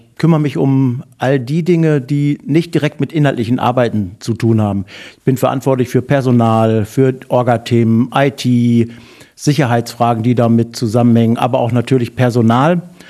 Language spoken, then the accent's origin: German; North Rhine-Westphalia, Germany; born there; also born or lived in Saxony; Gebürtiger Ostwestfale und seit 1997 in Sachsen beruflich beheimatet und seit ungefähr 20 Monaten hier. Also es ist halber Weg wieder zurück in die alte Heimat.